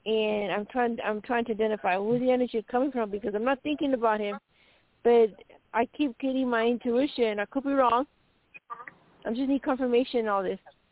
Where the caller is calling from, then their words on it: Arizona, United States; I'm calling from Arizona.